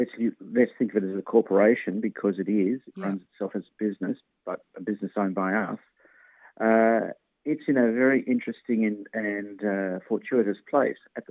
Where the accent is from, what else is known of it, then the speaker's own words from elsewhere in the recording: Western Australia, Australia; I'm from Western Australia, so it's almost like normal here.